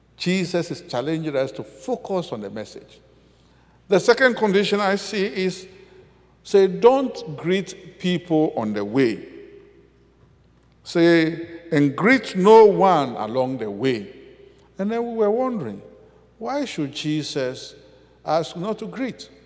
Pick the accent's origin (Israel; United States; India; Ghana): Ghana; So whenever I say I'm from Ghana, it evokes again a new relationship.